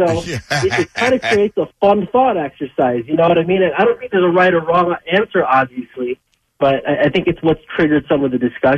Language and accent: English; California, United States; I grew up in the East Bay. So, I mean